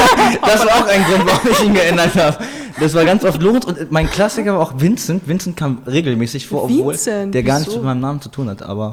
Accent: Salzgitter, Lower Saxony, Germany; also born or lived in Hildesheim; now in Vienna, Austria; Gut, wir sind dann von Salzgitter nach Hildesheim gezogen, nähe Hannover.

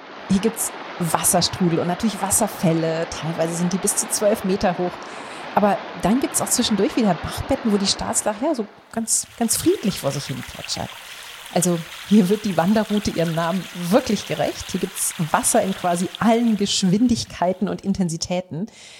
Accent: Hamburg, Germany; als Hamburgerin

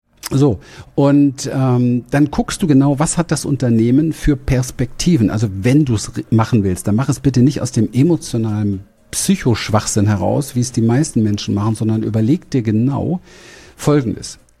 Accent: Berlin, Germany; ich bin so ein Ghetto-Kind, ich komme aus Berlin, aus dem Ghetto

